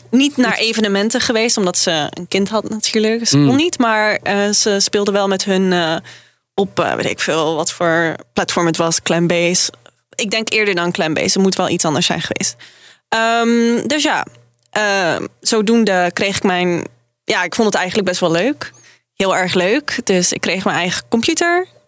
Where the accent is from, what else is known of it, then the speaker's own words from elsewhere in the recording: Netherlands; Maar ik denk dat wij als Nederlander ook best wel, ja, humble zijn.